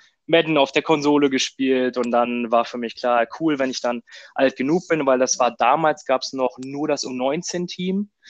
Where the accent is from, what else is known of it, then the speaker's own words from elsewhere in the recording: Düsseldorf, North Rhine-Westphalia, Germany; mein Vater kommt aus Ungarn und deswegen ein bisschen Multikulti, aber cool. Aufgewachsen bin ich in Düsseldorf.